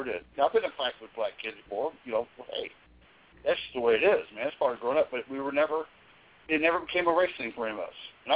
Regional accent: East St. Louis, Illinois, United States; I grew up in St. Louis area. I mean, I know how it is there. But actually, I grew up in East St. Louis

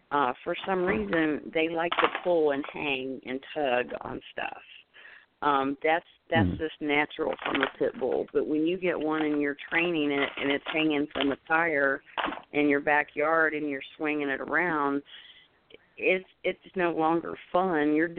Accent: Middletown, Ohio, United States; There was a lady here in my hometown of Middletown, Ohio, and we are calling it the Oxford State 4.

